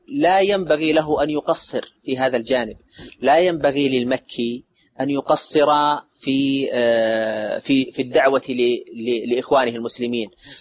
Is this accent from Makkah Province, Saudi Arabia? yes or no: yes; Mecca, Makkah Province, Saudi Arabia; فبمجرد أن تقول أنا من مكة، ستجد النظرة إليك تختلف تماما